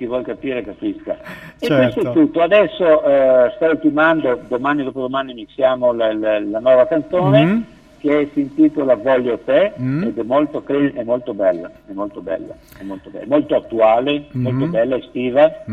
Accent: Abano Terme, Veneto, Italy; also born or lived in Milan; now in Koper, Slovenia; io sono nato a Milano, trasferito appunto. Ad Avano, Terme, però adesso vivo in Slovenia.

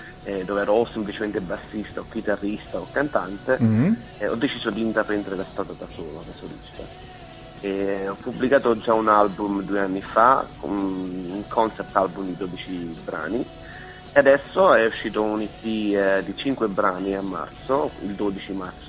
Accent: Formia, Lazio, Italy; now in Ireland; provincia di Latina, Lazio. E ho una confusione con gli accenti. E vivo in Irlanda da 10 anni, sì, infatti sto chiamando dall'Irlanda.

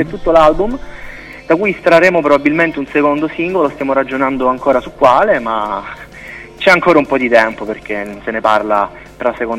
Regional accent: Messina, Sicily, Italy; also born or lived in Pisa; now in Bologna, Italy; momento vivo a Bologna, dico in questo momento perché di città ne ho cambiata qualcuna, nel senso io sono originario di Messina, sono siciliano, però sono stato diversi anni a Pisa e sono da 10 anni ormai che vivo a Bologna

